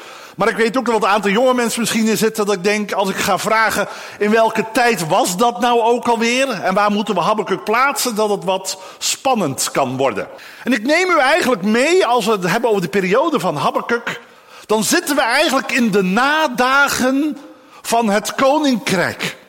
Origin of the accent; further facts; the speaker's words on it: Dordrecht, South Holland, Netherlands; Maar ik ben geboren en getogen in Dordrecht, in het zuidwesten van Nederland. Opgegroeid in een baptistengezin.